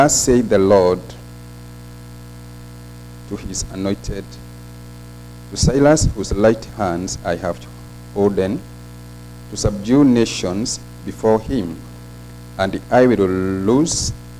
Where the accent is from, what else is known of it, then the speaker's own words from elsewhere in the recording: Kenya; English is a second language; I'm from Kenya. I'm saved.